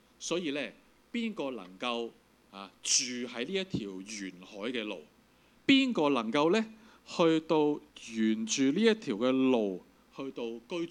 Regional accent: Hong Kong; 其实我们香港人不陌生这件事啊。我们香港这个地方为什么这么繁华呢？

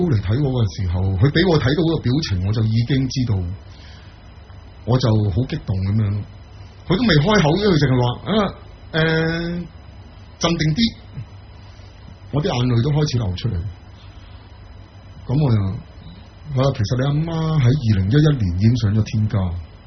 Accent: Hong Kong; 因为我以前小的时候在香港

